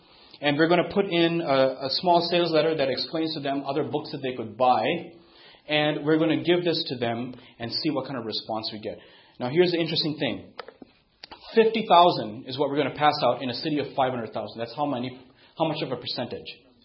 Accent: Pakistan; also born or lived in Sri Lanka; I grew up in Pakistan, and I was born in Sri Lanka, and I've been to India once when I was three

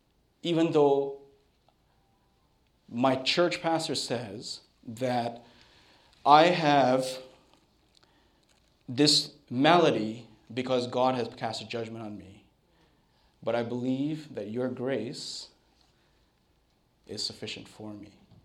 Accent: Pakistan; also born or lived in Sri Lanka; I grew up in Pakistan, and I was born in Sri Lanka, and I've been to India once when I was three.

